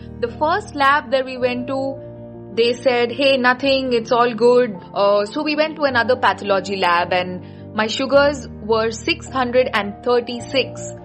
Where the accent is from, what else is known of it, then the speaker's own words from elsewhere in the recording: Mumbai, Maharashtra, India; also born or lived in Pune; I am from Mumbai and Pune.